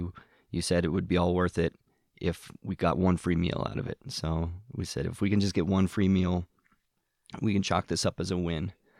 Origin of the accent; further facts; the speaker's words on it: Reno, Nevada, United States; I'm also born and raised in Reno. I'm probably only a third generation Renoite here